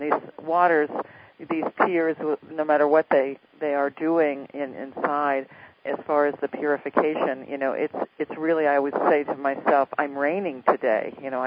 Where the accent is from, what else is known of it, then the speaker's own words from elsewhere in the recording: New York, United States; And being of Seneca descent, I spent a lot of time growing up in New York in Iroquois country